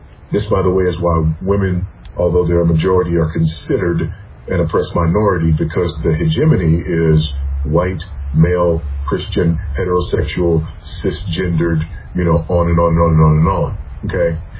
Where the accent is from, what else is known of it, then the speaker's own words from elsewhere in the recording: United States; I'm also an American who, as an expat in a foreign country, I've been to dozens of countries in the world